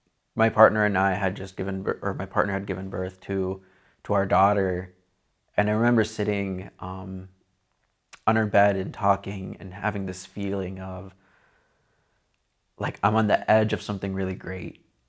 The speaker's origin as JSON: {"language": "English", "country": "United States", "tie": "born or raised there", "said": "So growing up around the Lake Travers or the North Dakota, South Dakota, Minnesota region, I really had like this really great opportunity to be immersed in multiple cultures"}